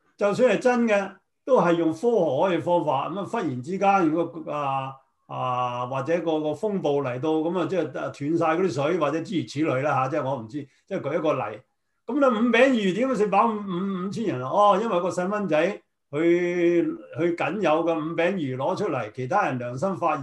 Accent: China; 或者我哋中國人東方嘅背景

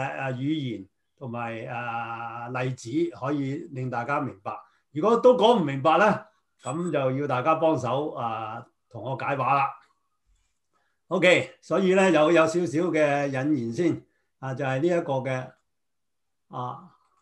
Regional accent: China; 或者我哋中國人東方嘅背景

